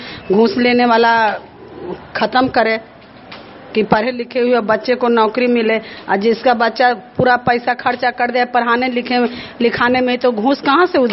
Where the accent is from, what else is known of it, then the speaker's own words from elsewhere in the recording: Khapura, Bihar, India; खपुरा ग्राम के रहने वाली हूँ, जिला नालंदा।